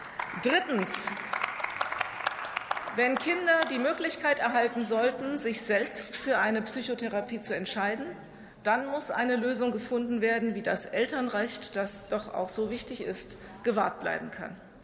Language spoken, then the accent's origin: German; Frankfurt, Hesse, Germany; Ich komme aus Frankfurt, der Stadt der Paulskirche.